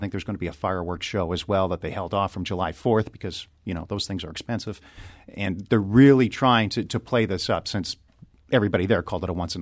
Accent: Renfrew, Ontario, Canada; growing up in Renfrew, Ontario, Canada, which is about an hour west of Ottawa, at Victoria Public School.

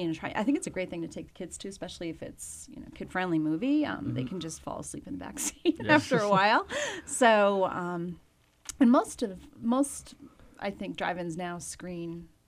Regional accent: New York, United States; Oh, I grew up on Long Island, New York, and we had two nearby, one in Hicksville and one in Syosset.

